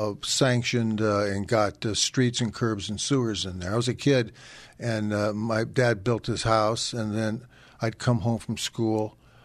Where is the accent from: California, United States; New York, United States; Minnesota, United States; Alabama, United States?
California, United States; Lawndale; also born or lived in Hawthorne; Hawthorne Hospital. And then my parents moved to Lawndale, which was a chicken ranch.